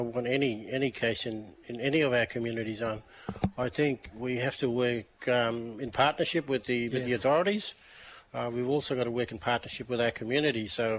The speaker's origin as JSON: {"language": "English", "town": "Yarrabah", "region": "Queensland", "country": "Australia", "tie": "born or raised there", "said": "you know, true Australian generation. So lived and worked and went to school all my life, so they classify us as Australian generation"}